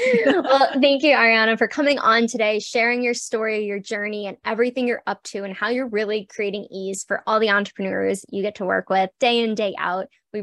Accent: Florida, United States; I'm from Florida, so like I used to see them all the time.

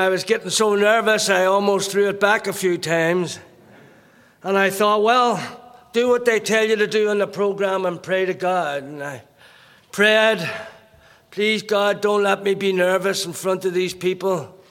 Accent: Ireland; I was born in Ireland. Bred in Ireland, grew up in Ireland.

